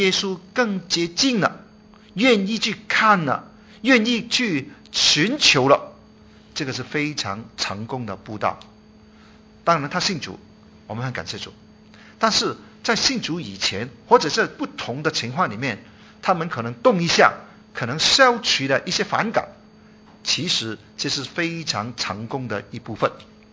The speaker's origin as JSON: {"language": "Chinese", "town": "Chaozhou", "region": "Guangdong", "country": "China", "said": "我是潮州人啊，我是潮州人，我不知道我们当中有没有潮州人啊"}